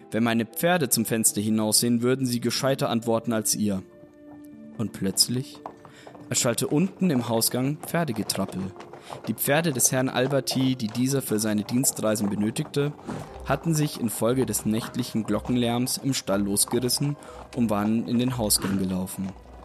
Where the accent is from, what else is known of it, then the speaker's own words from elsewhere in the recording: Nuremberg, Bavaria, Germany; Als Nürnberger, und mir sagt das jetzt gerade nichts